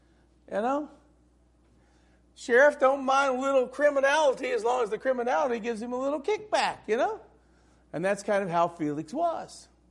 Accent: Indiana, United States; I go, no, I'm from Indiana.

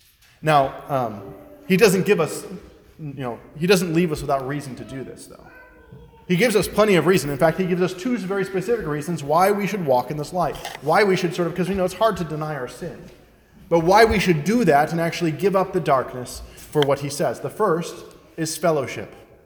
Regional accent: Detroit, Michigan, United States; I'm from Metro Detroit. Okay? My family as well.

